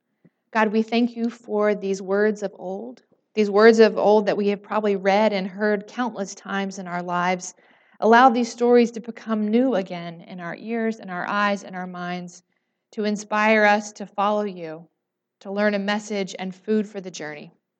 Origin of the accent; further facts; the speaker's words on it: Dade City, Florida, United States; I grew up in First Presbyterian of Dade City